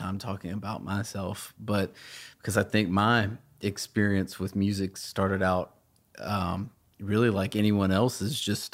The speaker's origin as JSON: {"language": "English", "town": "Birmingham", "region": "Alabama", "country": "United States", "tie": "born or raised there", "said": "I grew up here in Birmingham. I went to Homewood High School and Birmingham Southern College."}